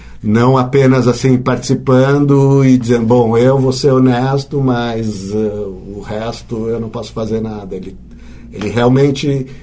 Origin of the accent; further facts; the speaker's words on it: Israel; moved away as an adult; also born or lived in São Paulo, Brazil; now in Brazil; A gente imigrou para Israel, eu nasci em São Paulo, a família toda imigrou para Israel quando eu tinha 7 anos, né? Eu vivi lá dos 7 aos 24 anos